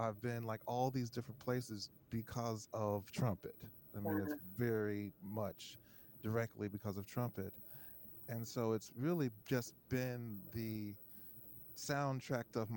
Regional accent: Cincinnati, Ohio, United States; now in Rochester, United States; Yes, but so here I am, a kid, Cincinnati, Ohio.

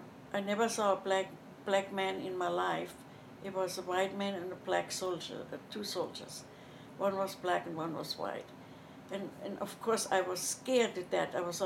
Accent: Germany; But I grew up in West Germany, and I was very lucky because it was the liberation.

